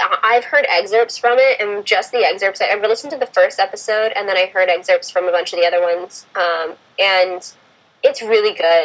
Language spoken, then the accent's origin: English; Midwest, United States; growing up in the Midwest, I had that thing of, like, I'd lived elsewhere as well. And so, like, growing up in the Midwest felt very kind of, like, isolated